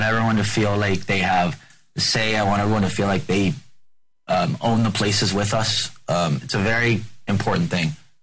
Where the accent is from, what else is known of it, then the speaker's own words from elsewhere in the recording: Los Angeles, California, United States; We grew up in Los Angeles, my partners and I. We are born and bred